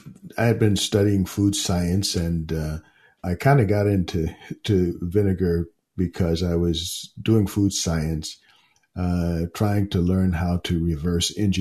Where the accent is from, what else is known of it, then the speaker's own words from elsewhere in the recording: San Francisco, California, United States; Well, actually, I grew up in San Francisco, and I was looking for a place that you can get away from the city.